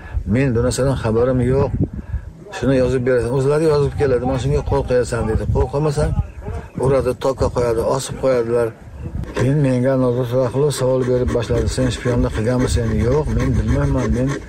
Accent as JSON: {"language": "Uzbek", "country": "Tajikistan", "moved": "yes", "lives_now": "Uzbekistan", "said": "1997-yil oilaviy biz Xatlon viloyatidan Surxondaryo viloyatining Jarqo'rg'on tumaniga ko'chib keldik."}